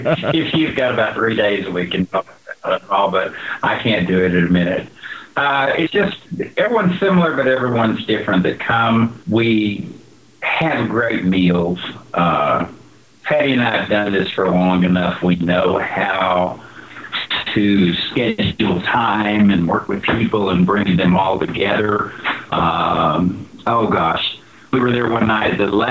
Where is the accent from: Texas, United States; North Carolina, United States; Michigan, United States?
Texas, United States; I'm a Texan at heart, and I love Tuscany.